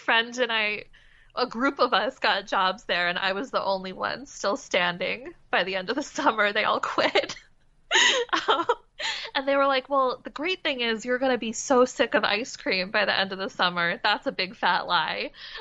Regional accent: Demarest, New Jersey, United States; now in New York, United States; Yeah, I grew up in New Jersey, then went to college in Pennsylvania, then moved to the city, New York, right after college.

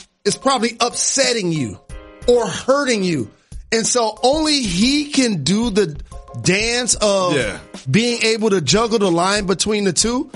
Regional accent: Detroit, Michigan, United States; We're so confident in my hometown, and we've endured so much turbulence. I have some breaking news for the world.

